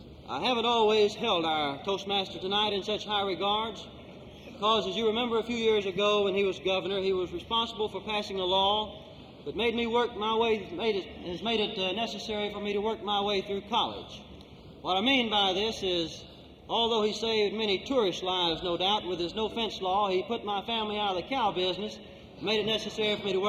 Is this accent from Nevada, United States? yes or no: no; Trenton, Florida, United States; perhaps his small hometown of Bluntstown and my hometown of Trenton, or some of the smallest towns in the state of Florida